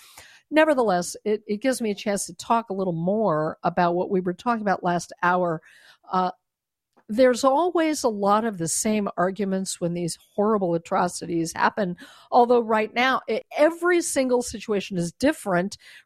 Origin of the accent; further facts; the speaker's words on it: Denver, Colorado, United States; I'm a native Coloradan. I was born and raised in Denver and then lived all over the country in various places, and Denver will always be my hometown.